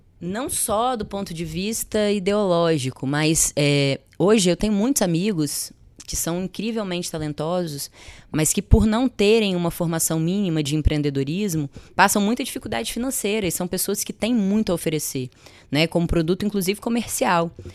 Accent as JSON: {"language": "Portuguese", "town": "Vila Velha", "region": "Espírito Santo", "country": "Brazil", "said": "Eu sou de Vila Velha."}